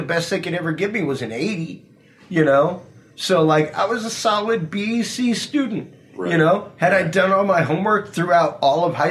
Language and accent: English; Houston, Texas, United States; I grew up in the west side of Houston.